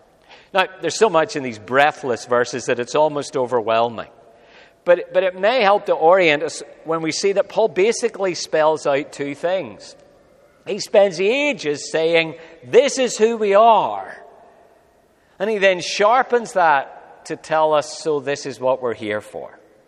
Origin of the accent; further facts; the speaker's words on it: Northern Ireland, United Kingdom; now in Australia; I'm an Ulster man. I'm an Australian, and if I ever run for office, I'll make up my mind, but until then, I'll just be both.